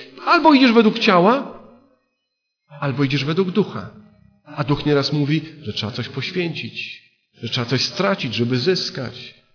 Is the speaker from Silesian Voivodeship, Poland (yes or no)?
no; Oświęcim, Lesser Poland, Poland; born there; Tak, urodziłem się w Oświęcimiu.